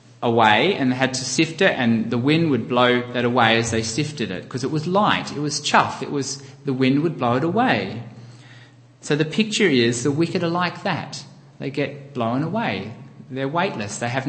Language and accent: English; Australia; being an Australian